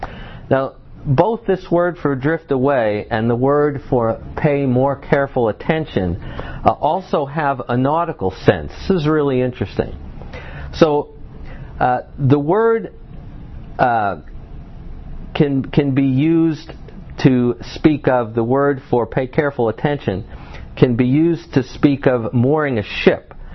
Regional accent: New York, United States; I grew up in New York, and my mother would often take us to the beach on the south shore of Long Island.

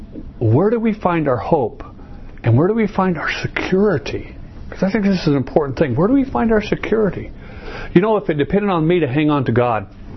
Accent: Chandler, Arizona, United States; And there were the times as a kid growing up in Chandler, I always, you know, when dad's not there, there's a sense that something's going on outside that's happening.

